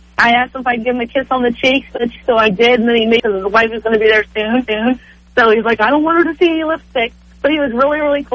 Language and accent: English; Indian Head, Maryland, United States; I'm also from Indian Head, so I can see how empty it is